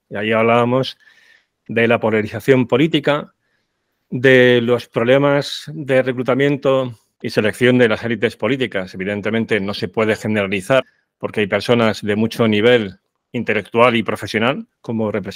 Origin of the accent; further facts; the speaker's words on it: Spain; de ahí los que somos españoles tenemos un amplio conocimiento de ello